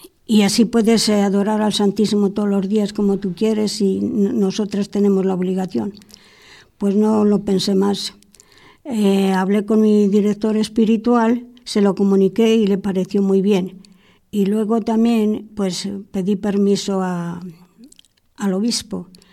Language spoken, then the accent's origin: Spanish; Moral de Hornuez, Castile and León, Spain; Mi pueblo pues, se llama Moral de Ornuez, provincia de Segovia, cerca de Riaza, cerca de Boceiglas, cerca de Sepúlveda, en ese contorno está mi pueblo.